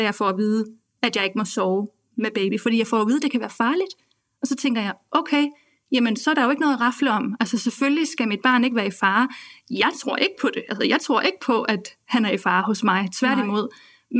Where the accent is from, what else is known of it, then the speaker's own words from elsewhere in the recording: Samsø, Central Denmark Region, Denmark; jeg kommer fra Samsø, hvor mine forældre bor